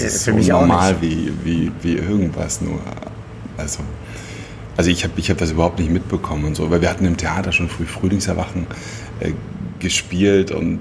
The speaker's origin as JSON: {"language": "German", "region": "Berlin", "country": "Germany", "said": "Ich sehe, Berlin ist meine Heimat und meine Basis nach wie vor."}